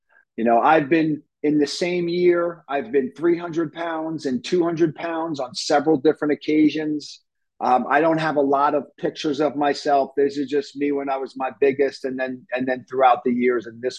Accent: Pennsylvania, United States; As Catherine said, I'm from Pennsylvania.

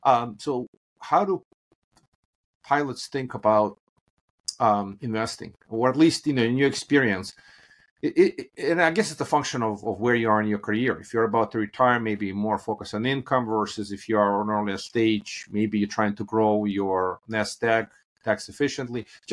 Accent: Moldova; And again, I grew up in Moldova, former USSR. Very different world.

